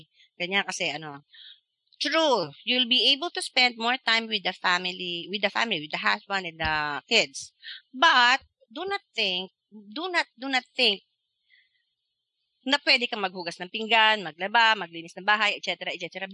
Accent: Oriental Mindoro, Philippines

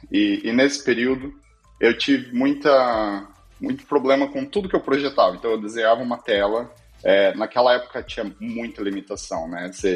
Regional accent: Arapoti, Paraná, Brazil; Eu sou do interior do Paraná, eu nasci em Arapoti, uma cidade bem pequena no Paraná, e minha vida inicial, assim, minha infância foi praticamente num ambiente de fazenda e sítios

